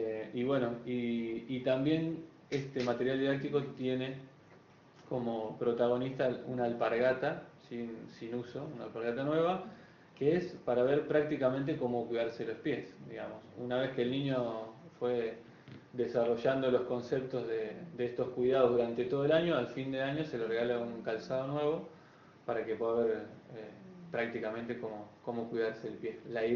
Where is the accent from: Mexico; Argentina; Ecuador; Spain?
Argentina; Rosario, Santa Fe; now in Salta, Argentina; soy de Rosario, Santa Fe, y actualmente estoy viviendo en Salta Capital.